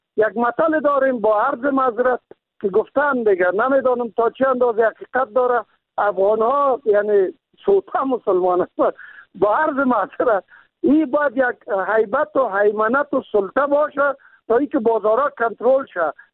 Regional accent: Kabul, Afghanistan; born or raised there

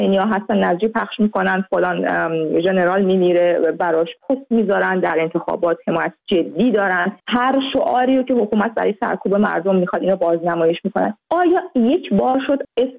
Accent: Iran; moved away; من هم از ایرانم اومدم

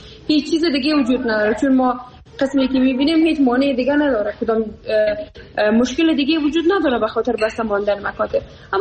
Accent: Afghanistan; moved away; مایی که بیرون از افغانستان هستیم

